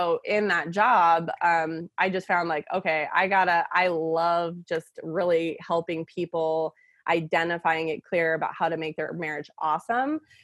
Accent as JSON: {"language": "English", "region": "Arizona", "country": "United States", "tie": "born or raised there", "said": "I born and raised in Arizona, true desert rat, you know that."}